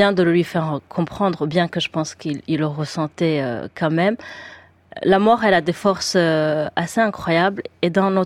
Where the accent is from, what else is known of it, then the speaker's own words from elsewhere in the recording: France; Moi, je suis française